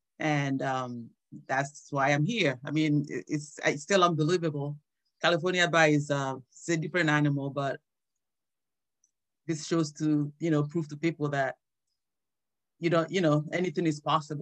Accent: Nigeria; moved away as an adult; now in United States; I came to America as a foreign student. I was 18 when I came. I was just supposed to come to America, spend 7 years and go back home. I'm Nigerian.

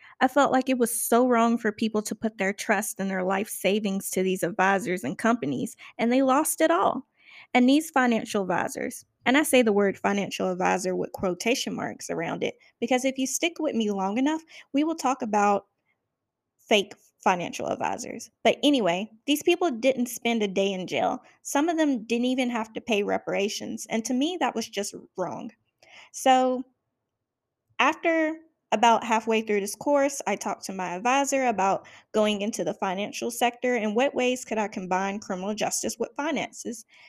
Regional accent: Alabama, United States; accent: Southern; I'm 28 years old, and I was born and raised in Alabama. You may or may not hear that Southern accent.

